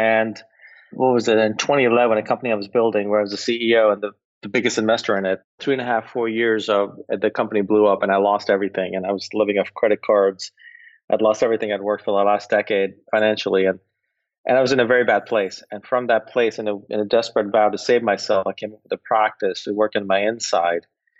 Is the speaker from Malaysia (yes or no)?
no; New York, United States; Let's see, I grew up outside New York City with a single mom, two kids, my brother